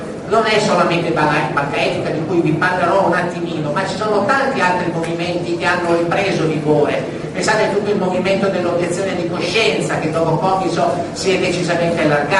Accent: Verona, Veneto, Italy; nella mia città, io vengo da Verona

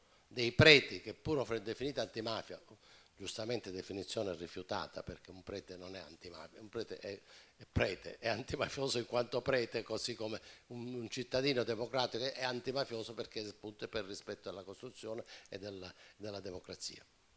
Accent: Casteldaccia, Sicily, Italy; Io sono di Casteldaccia, quindi ne parlo in quanto, diciamo, diretto attore

